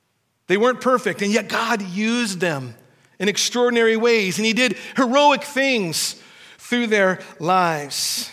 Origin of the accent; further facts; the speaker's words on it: Seattle, Washington, United States; I grew up in Seattle, and maybe you're familiar with a few of these guys I looked up to as some of my heroes.